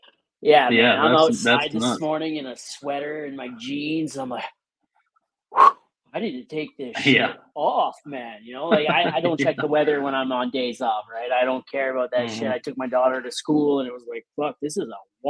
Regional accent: Hamilton, Ontario, Canada; I'm from Hamilton, Ontario, Canada. I'm out near Toronto.

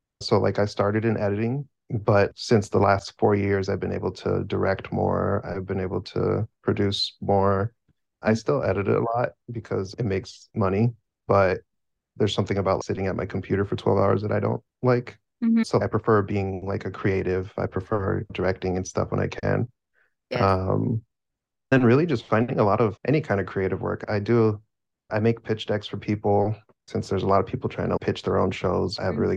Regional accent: Florida, United States; I'm from Florida. I decided to go to college at Full Sail University.

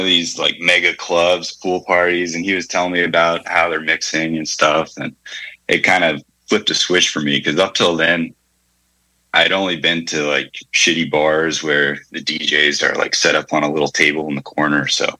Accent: Falls Church, Virginia, United States; Yeah. Northern Virginia.

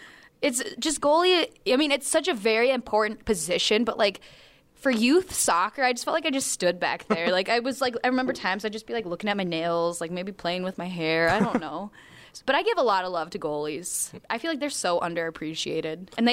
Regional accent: Rochester, Minnesota, United States; Now, back in the 507, shout out to my hometown, Rochester, Minnesota.

